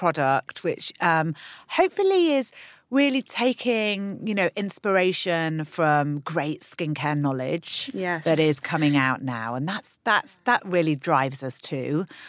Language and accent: English; London, United Kingdom; No, we're from London, but yes, we have visited Saint-Tropez.